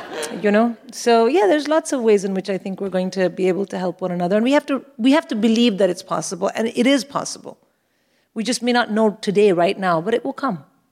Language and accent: English; India; I mean, I'm from India.